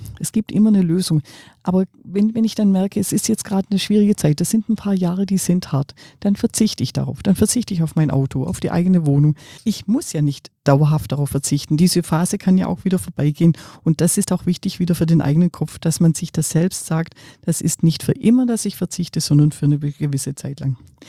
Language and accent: German; Baden-Württemberg, Germany; ich bin ja Schwäbin